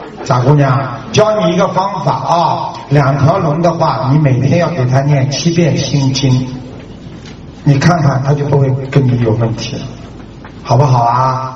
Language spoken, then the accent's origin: Chinese; China; 所以呢，我们中国人有36计